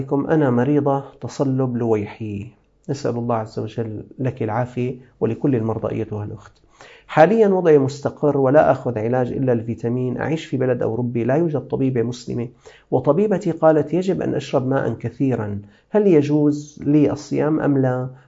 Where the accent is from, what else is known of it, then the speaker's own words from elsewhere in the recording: Syria; عندنا في سوريا كان في هذا العام يقدر ب3500 ليرة سورية